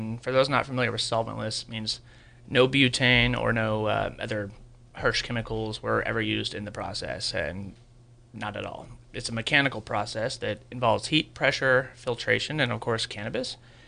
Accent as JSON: {"language": "English", "region": "California", "country": "United States", "tie": "born or raised there", "said": "I am actually born and raised here in Sonoma County."}